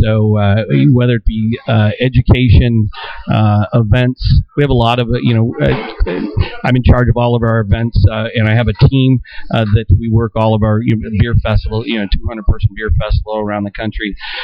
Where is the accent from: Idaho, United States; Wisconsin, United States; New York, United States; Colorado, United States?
Colorado, United States; Denver; also born or lived in Breckenridge; we were born in Breckenridge, and what I was going to say, I think we grew up in Denver.